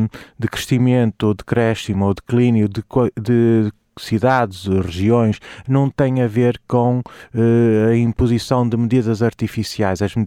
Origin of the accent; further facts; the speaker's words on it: Braga, Portugal; Eu sou de Braga